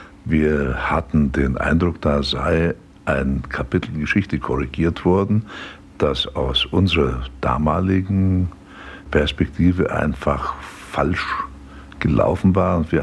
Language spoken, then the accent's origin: German; Liberec, Liberec Region, Czechia; ich bin auf jeden Fall Deutscher. Ich bin ein Deutscher aus Böhmen. Und ich würde am liebsten sagen, ich sei Deutsch-Böhme.